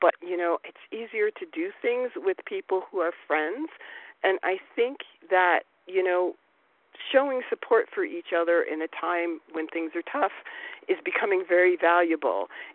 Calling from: Rutland, Vermont, United States; So, again … I'm calling from Rutland, Vermont.

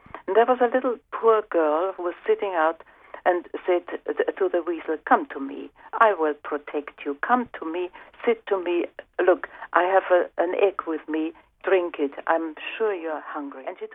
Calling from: Germany; English is a second language; I'm speaking from Germany, and I have to say that my English is perhaps not so good.

